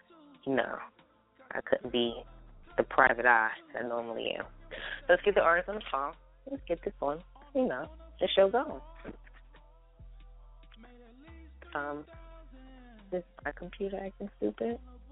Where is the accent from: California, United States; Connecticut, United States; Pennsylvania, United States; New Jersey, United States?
New Jersey, United States; Yeah. I'm in the South now, but I'm from New Jersey.